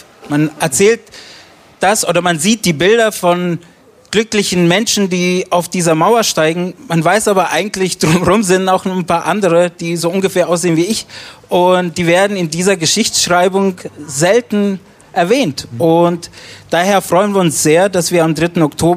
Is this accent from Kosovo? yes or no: yes; Prizren, Prizren District, Kosovo; Genau, ich komme aus der wunderschönen Stadt Prizren. Das ist sowas wie die Kulturhauptstadt des Kosovos.